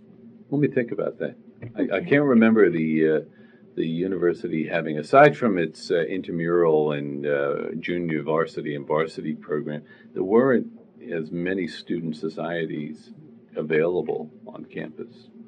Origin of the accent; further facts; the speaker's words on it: New York, United States; And I was from New York. I had my own sort of accent.